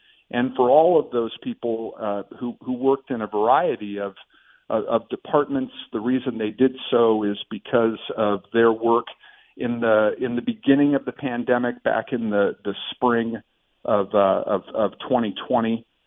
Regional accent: Ohio, United States; Yeah, you know, there was a bakery that was famous for its donuts, and that was always a Sunday treat for our family.

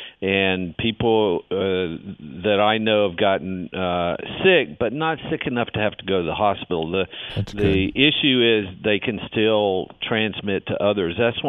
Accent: Mississippi, United States; now in Arizona, United States; But my home state of Mississippi has got the highest rate of infection, because so many people there are not vaccinated.

